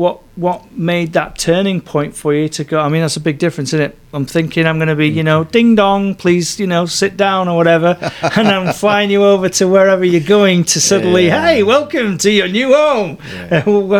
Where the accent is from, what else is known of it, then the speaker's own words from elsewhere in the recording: United Kingdom; I grew up in the UK